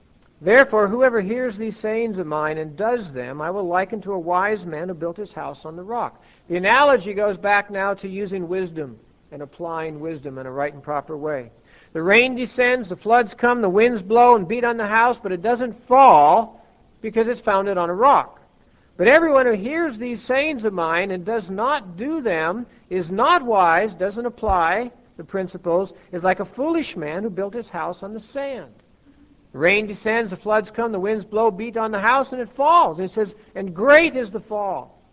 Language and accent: English; Oregon, United States; I grew up in Oregon, and in Oregon from time to time we would go to the beach.